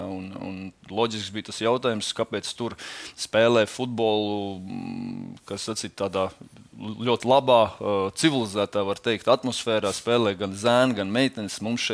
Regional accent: Limbaži, Limbaži Municipality, Latvia; es jau esmu no Limbažiem, bet es braukāju uz Rīgu spēlēt.

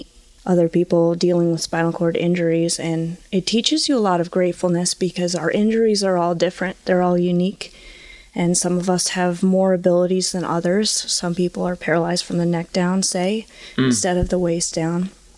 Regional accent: Fonda, New York, United States; I'm in the middle of making a transition right now, back to my hometown in Fonda, New York.

